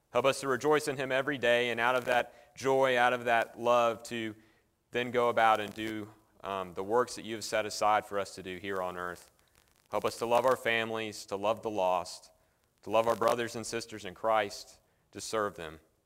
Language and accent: English; Morganton, North Carolina, United States; I am from Morganton originally, born and raised there.